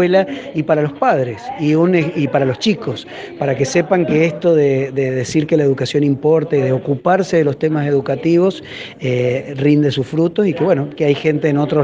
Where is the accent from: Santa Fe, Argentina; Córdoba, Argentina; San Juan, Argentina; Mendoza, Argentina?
Mendoza, Argentina; como mendocino siento un gran orgullo de representar a la provincia